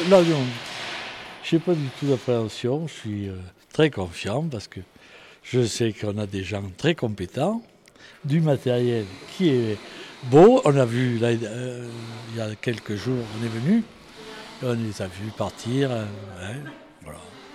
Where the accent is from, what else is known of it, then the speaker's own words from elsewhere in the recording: Monceau, France; bien que je sois de Monceau d'ailleurs. Oui. Je suis né à Monceau en 1947. Ouais. Et mon père était menuisier là, et puis on a une maison qui est là.